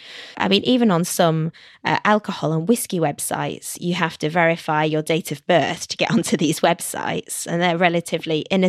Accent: London, United Kingdom; From London.

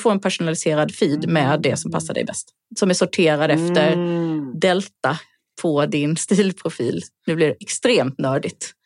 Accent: southern Sweden, Sweden; now in Stockholm, Sweden; Jag kommer från södra Sverige. Det är därför jag har den här dialekten. Jag har bott i Stockholm mer än halva livet. Men jag pratar ändå så här.

